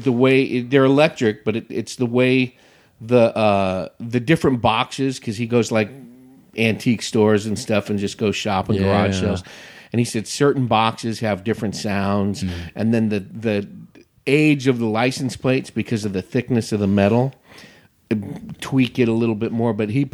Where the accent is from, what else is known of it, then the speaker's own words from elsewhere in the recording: Arizona, United States; I'm from Arizona. They call it a fiddle.